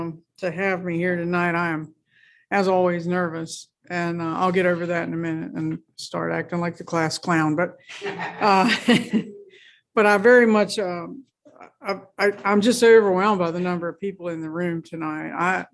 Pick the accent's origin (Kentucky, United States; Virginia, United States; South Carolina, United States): Virginia, United States; Hopewell; I grew up in Hopewell. I was born there and raised in Hopewell, and I went to Hopewell Public Schools, and you know, it's just I was a Hopewell girl.